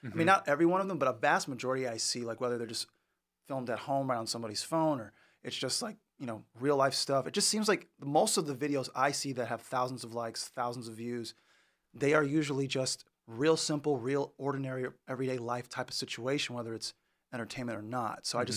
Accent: Inglewood, California, United States; Well, I grew up in Inglewood and grew up with my grandparents

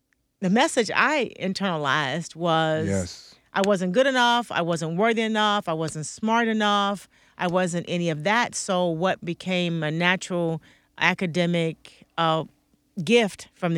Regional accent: Arkansas, United States; I grew up in the South and in Arkansas. So there was a lot of racial violence.

